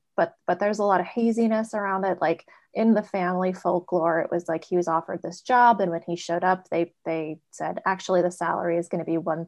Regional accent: Queens, New York, United States; born there; also born or lived in Phoenix, Arizona; I was born in Queens, New York, and my mother moved me to the Phoenix, Arizona area when I was a baby.

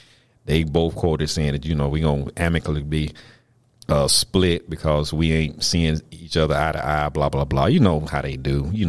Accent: the South, United States; Her name, for me, is Bonet because I'm from the South.

